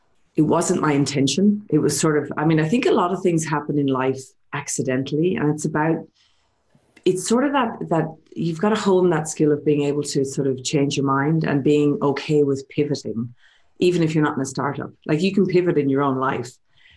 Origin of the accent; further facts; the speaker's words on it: Leinster, Ireland; now in Sydney, Australia; I'm Irish. So I'm from just outside Dublin in Ireland. And I moved to Sydney, Australia when I was about, it's like 17 years ago now. Let's not talk about how old I am. So I've lived here in this beautiful country for about 17 years